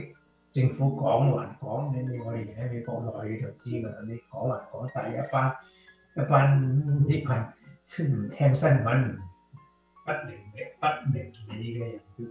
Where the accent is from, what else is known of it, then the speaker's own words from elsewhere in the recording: China; 亦都係我哋中國人嘅特性